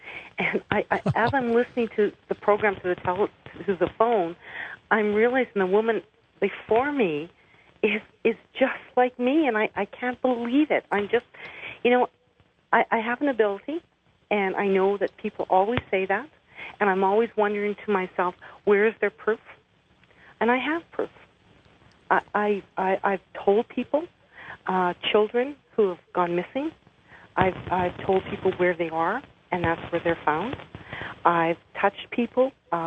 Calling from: Winnipeg, Manitoba, Canada; I'm calling from Winnipeg.

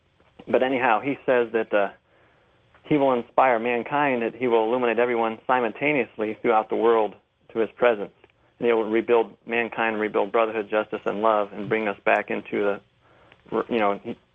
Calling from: Indiana, United States; From small-town Indiana.

